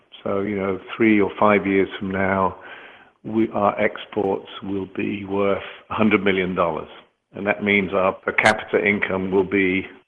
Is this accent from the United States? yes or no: no; United Kingdom; I'm British